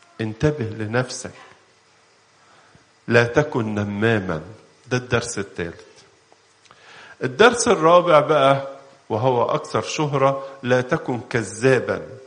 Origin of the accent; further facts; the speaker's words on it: Egypt; يمكن من التحديات اللي موجودة عندنا في مصر النهاردة الإشاعات الكتيرة اللي بتطلع